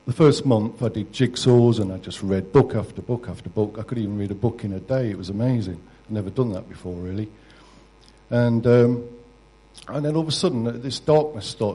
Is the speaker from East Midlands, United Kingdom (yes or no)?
yes; Nottingham, East Midlands, United Kingdom; born there; I was born in Nottingham in City Hospital.